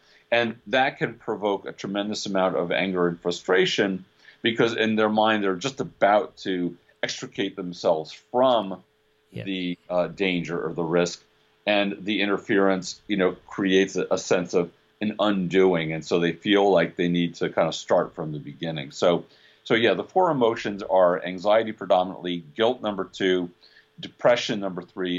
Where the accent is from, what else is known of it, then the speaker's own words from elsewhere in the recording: New York, United States; that's different than I'm saying as a New Yorker.